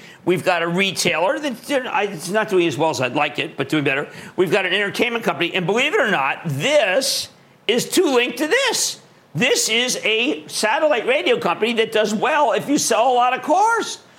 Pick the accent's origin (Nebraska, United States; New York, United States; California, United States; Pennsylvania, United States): Pennsylvania, United States; Philadelphia; Maybe in some ways, because I'm from Philadelphia, it's important.